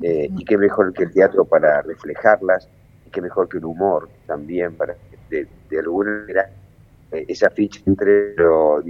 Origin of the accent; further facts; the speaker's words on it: Argentina; nos gusta a nosotros como argentinos una comedia en donde se toquen temas bravos